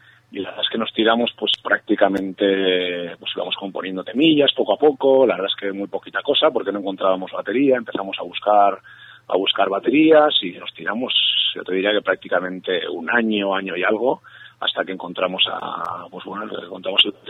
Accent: Bilbao, Basque Country, Spain; somos de Bilbao y alrededores

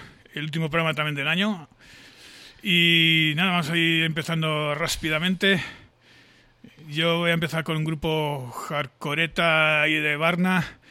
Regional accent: Cuenca, Castilla-La Mancha, Spain; Ecuatoriano, no. Somos aquí, Spain.

